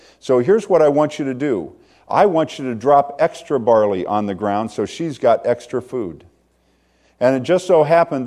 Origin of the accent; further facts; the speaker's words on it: Iowa, United States; Now, I grew up in Iowa. My grandfather was a farmer, and what we would do is we would go out to the fields, and with the tractors, they would always cut off the corner of the field.